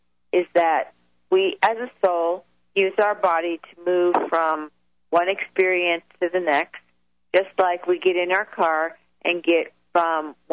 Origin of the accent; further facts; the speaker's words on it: Chicago, Illinois, United States; And I'm from Chicago, and so I had traveled from Colorado to Chicago for Christmas